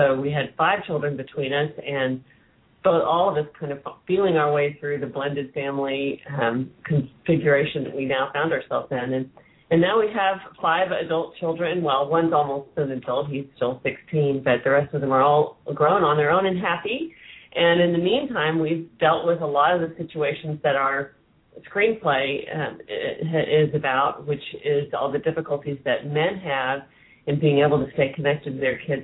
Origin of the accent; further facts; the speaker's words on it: Oklahoma City, Oklahoma, United States; My mom remarried when I was 5. And I grew up in Oklahoma City.